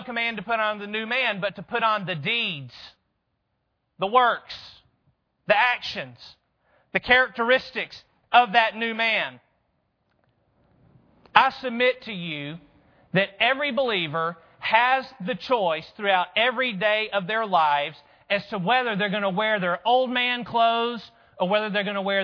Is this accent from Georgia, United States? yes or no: yes; Athens, Georgia, United States; Born and raised in Athens, Georgia. You ever heard the saying, bleed red and black? That's me.